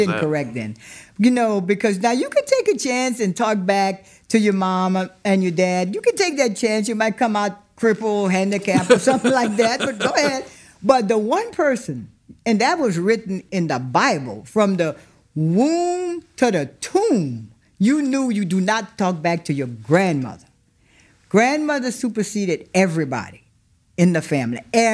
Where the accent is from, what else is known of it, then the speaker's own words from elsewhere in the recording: Ville Platte, Louisiana, United States; Growing up here was wonderful. The community life, everyone knew each other, all of the neighbors, they looked out for each other.